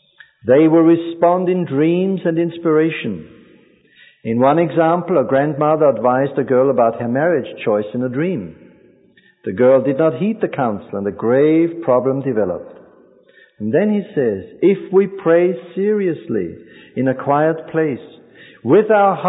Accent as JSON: {"language": "English", "country": "Austria", "tie": "born or raised there", "second_language": "English", "said": "And I grew up in Austria, which is my home country, which is, of course, 90% Catholic."}